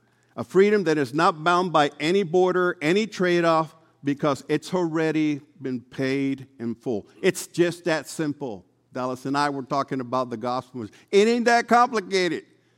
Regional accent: Puerto Rico; also born or lived in Hardin County, Kentucky; Right, I am from Puerto Rico, but Hardin County is Fort Knox. I happen to be an Army brat. That's where my father was stationed. So I was born in the South and then went to live way south.

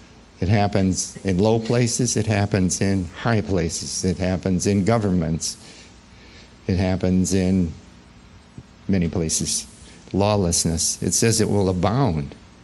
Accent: Nebraska, United States; maybe I grew up in Nebraska and was pretty naive, but I didn't know there was that kind of hatred in the world.

